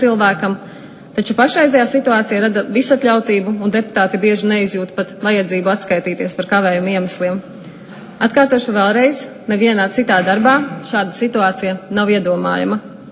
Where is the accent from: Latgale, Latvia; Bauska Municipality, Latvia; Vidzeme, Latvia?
Latgale, Latvia; Rēzekne; Es pati esmu no Rēzeknes